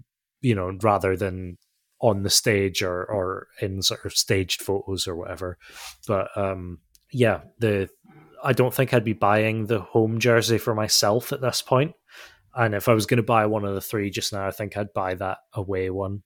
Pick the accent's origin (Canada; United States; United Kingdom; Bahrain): United Kingdom; It's the thing that I find odd as a British fan is the fact that they don't bother trying to make a new one every year.